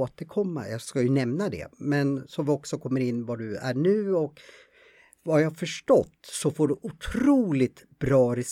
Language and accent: Swedish; Gävle, Gävleborg County, Sweden; Jag är ju uppvuxen i Gävle då